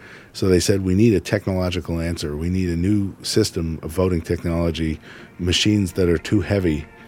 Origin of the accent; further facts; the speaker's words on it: New York, United States; I grew up in New York and have very powerful, positive memories of those grand old lever machines that New York had until quite recently.